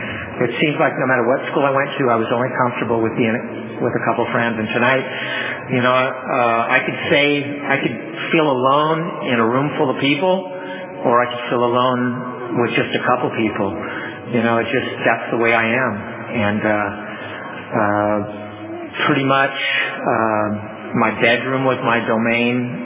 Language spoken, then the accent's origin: English; Hanford, California, United States; I have great memories of growing up in Hanford